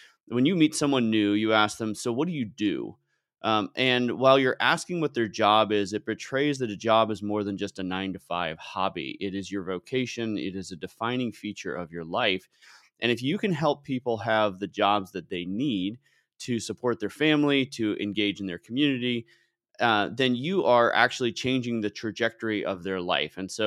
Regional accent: California, United States; So I grew up in the Bay Area.

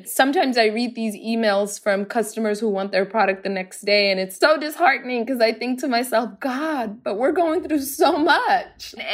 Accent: Somalia; also born or lived in South Africa; When I picture growing up in Somalia, I think of Lido Beach, which is on the Indian Ocean in Somalia.

